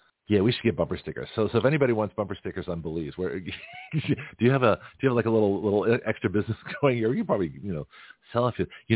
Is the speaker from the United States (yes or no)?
no; Canada; part of the British Commonwealth, to which I was a part by birth, being Canadian.